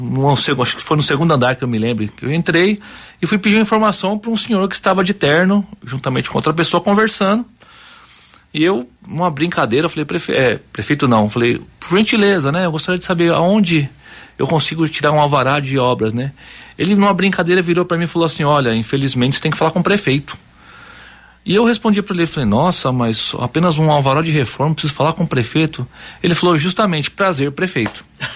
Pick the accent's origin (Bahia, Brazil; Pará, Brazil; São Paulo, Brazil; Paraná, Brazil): São Paulo, Brazil; also born or lived in Marília; Eu morava em Marília, na verdade, há 11 anos, mas eu sou nascido e criado na Grande São Paulo.